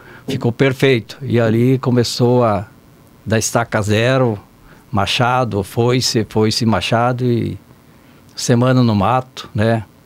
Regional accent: Novo Sarandi, Paraná, Brazil; Eu sou paranaense, nascido nessa linha.

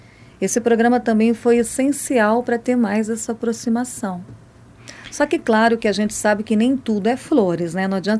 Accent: Porto Mendes, Paraná, Brazil; Eu sou natural aqui de Marechal Cândido Rondon e cresci no distrito de Porto Mendes. Eu tenho muito orgulho. Eu tenho muito orgulho de ser assim, filha de agricultores.

